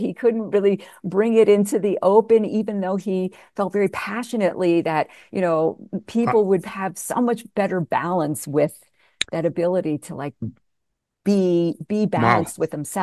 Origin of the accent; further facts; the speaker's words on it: New York City, New York, United States; I grew up in New York City